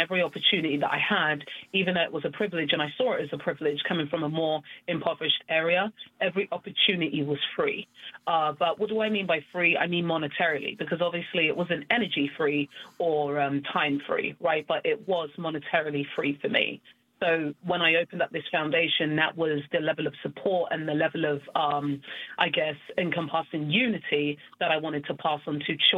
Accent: Peckham, London, United Kingdom; I grew up in Southeast London, Peckham/Woolworth, to be exact. And it was a very crime-ridden area. I didn't know. I lived in a very kind of like poor area and a crime-ridden area.

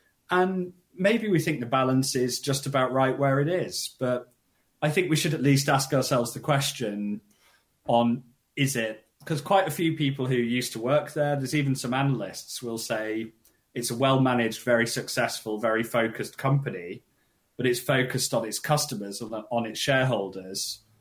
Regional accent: United Kingdom; And if you're not American, and you can guess from my accent, I'm not, Britain gets no tax revenue from everything it sells with Amazon.

